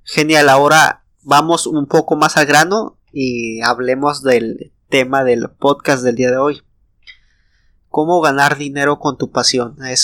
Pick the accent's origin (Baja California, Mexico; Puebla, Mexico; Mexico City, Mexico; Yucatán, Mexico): Baja California, Mexico; Ensenada; tengo 21 años. Soy originario de México, del estado de Baja California, y nací en una ciudad que se llama Ensenada, que es muy popular por sus mariscos